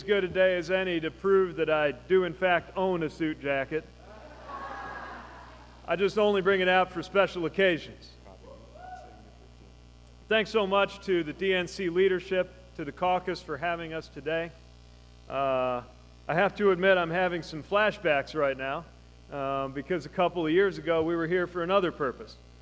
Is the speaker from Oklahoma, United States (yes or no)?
no; South Bend, Indiana, United States; My hometown, South Bend, is a city that changed its future, changed its trajectory.